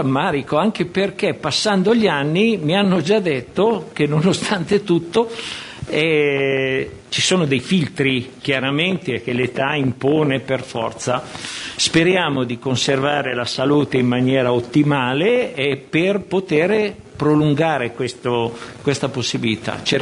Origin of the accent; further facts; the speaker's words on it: Milan, Lombardy, Italy; now in Pesaro, Italy; Arrivato a Pesaro, io vengo da Milano